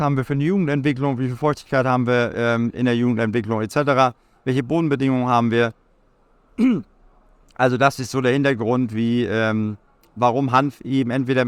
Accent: Lower Saxony, Germany; ich bin gebürtig aus der Lüneburger Heide, bin 55 Jahre alt

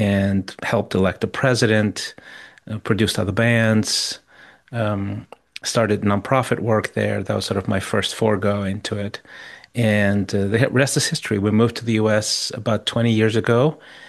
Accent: Mozambique; So I grew up in Africa, Southeast Africa.

